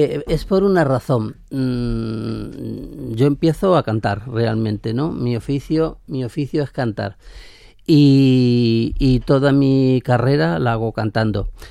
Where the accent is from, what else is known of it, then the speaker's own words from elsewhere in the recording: Úbeda, Andalusia, Spain; vuelvo a mi ciudad natal, a Úbeda, ¿eh?